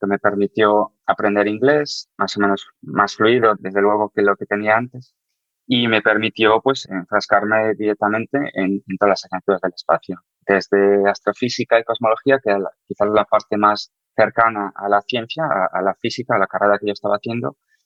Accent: Galicia, Spain; que voy a decir yo que soy gallego

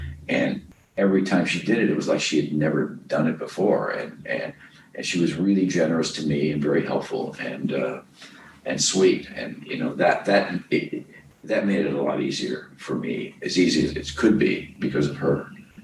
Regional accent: Midwest, United States; I think it brings perspective to everything I do.

